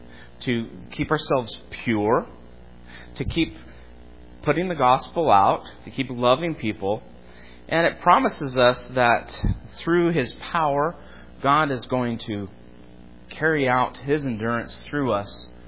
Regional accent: United States; and I think this way a lot as an American, as a middle-aged man

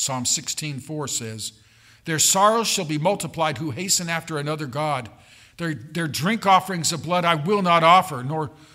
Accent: California, United States; I remember growing up in California, and we'd go to the beach sometimes

